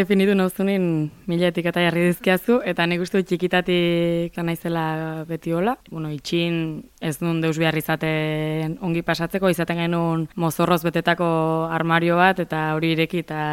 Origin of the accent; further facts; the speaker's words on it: Hendaye, Nouvelle-Aquitaine, France; now in Lesaka, Spain; ni Hendaian jaio nintzen. Eta urtzaroaren parte handi bat Hendaian pasatu dut, bereziki ikasketei lotuta eta astean zehar. Ni aldi berin asteburutan beti etortzen ginen Lesakara, eta gerora azkenin Lesakan bizitzen bukatu dut. Orduan sentitzen naiz erdi Hendaiarra, erdi Lesakarra naiz